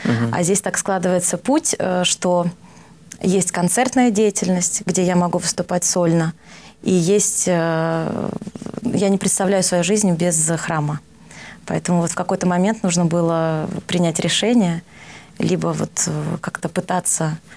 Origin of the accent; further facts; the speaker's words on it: Ryazan Oblast, Russia; Вообще, я родом из Рязанской области.